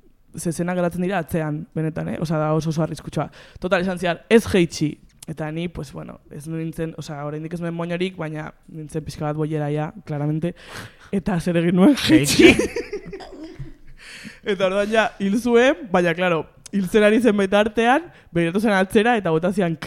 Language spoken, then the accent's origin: Basque; Carcastillo, Navarre, Spain; kurtsoan zehar aste buruetan eta uda asko pasaitut literalmente 16 urte bete arte nire herrian, Zarrakaztelun, herriberan.